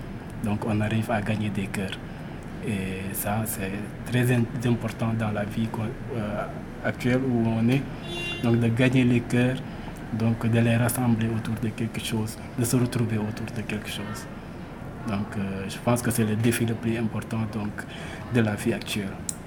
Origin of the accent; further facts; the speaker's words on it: Saint-Louis, Senegal; j'ai 38 ans, je suis natif de Saint-Louis